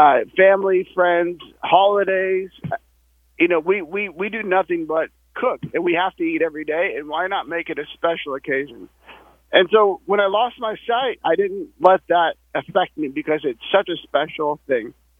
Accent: Sacramento, California, United States; I'm born and raised in Sacramento.

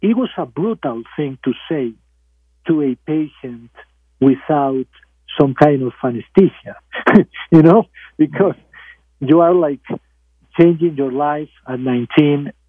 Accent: Barcelona, Catalonia, Spain; I grew up in Barcelona, in Spain, and I went to school there, to high school there

